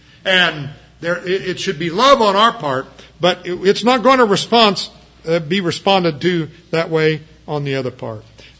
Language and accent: English; United States; Now, that offends me as an American, but it doesn't surprise me as a Christian.